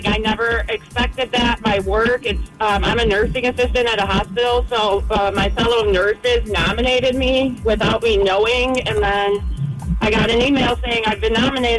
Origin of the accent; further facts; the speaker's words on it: Lombard, Illinois, United States; now in Carol Stream, United States; I'm in the Carroll Stream area. I grew up in Lombard.